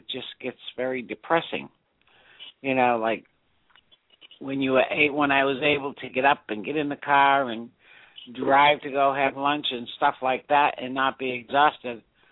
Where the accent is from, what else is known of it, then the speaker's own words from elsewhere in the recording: Massachusetts, United States; Massachusetts.